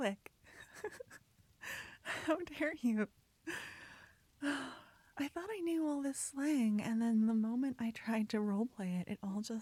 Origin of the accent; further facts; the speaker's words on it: Canada; You haven't heard my French accent. It's really bad. Even for a Canadian, trust me.